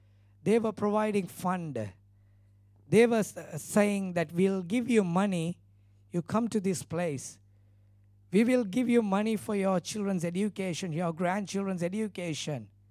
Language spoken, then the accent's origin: English; Sri Lanka; first language Tamil; English is a second language; I'm not very much good in English because I preach in Sinhala and another language called Tamil, which is my mother tongue.